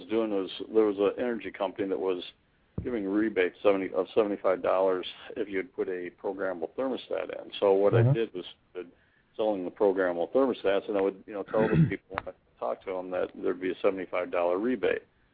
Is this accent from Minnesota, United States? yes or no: yes; Minnesota, United States; I grew up in Minnesota.